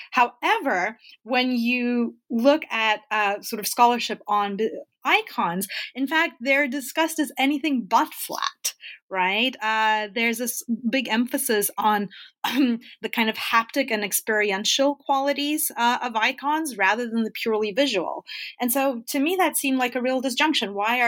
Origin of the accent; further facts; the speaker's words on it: Ethiopia; moved away as an adult; also born or lived in Zimbabwe / United States; now in Singapore; So I grew up in Ethiopia and Zimbabwe. And then after that, went to the U.S. for college. And now I'm in Singapore, where I've been living for the last 6 years now.